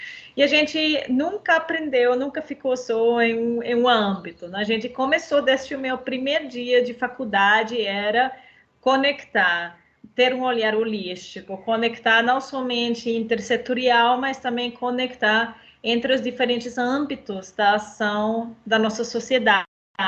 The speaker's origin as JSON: {"language": "Portuguese", "region": "Vienna", "country": "Austria", "second_language": "Portuguese", "moved": "as an adult", "lives_now": "Brazil", "said": "eu sou da Áustria, originalmente, né, de Viena. Tem agora quase 2 anos que eu moro no Brasil."}